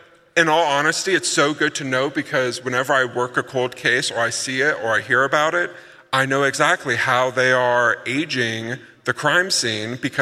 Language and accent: English; Indiana, United States; Now, I'm from Indiana, northern Indiana. We don't even have poisonous.